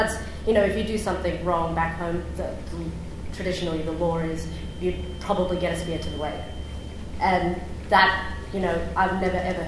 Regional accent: Broome, Western Australia, Australia; also born or lived in Lombadina; because I grew up in Lumbardino for the first 7 years with my dad's family, and then I moved to Broome when I was a bit older.

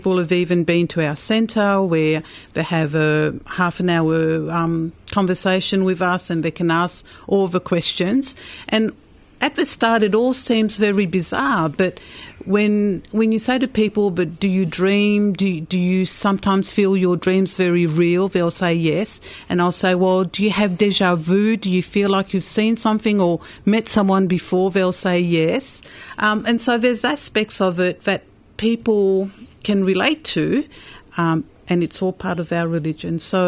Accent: Mauritius; when I was brought up Catholic, we weren't really... Well, I was brought up in Mauritius

